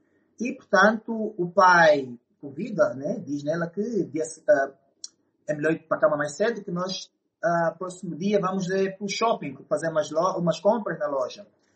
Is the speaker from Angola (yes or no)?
yes; Angola; Quando eu sou angolano, não se vê muito em Angola. Nós em Angola somos muito ocidental